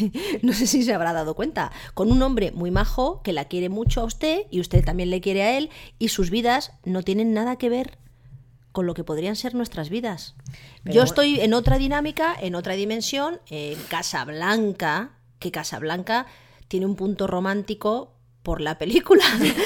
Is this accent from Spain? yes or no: yes; Madrid, Community of Madrid, Spain; Soy del barrio del Pilar.